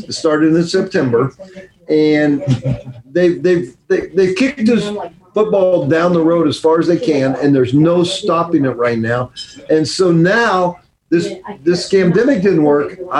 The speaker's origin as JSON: {"language": "English", "town": "San Francisco", "region": "California", "country": "United States", "said": "And Nancy Pelosi, I'm from San Francisco, right?"}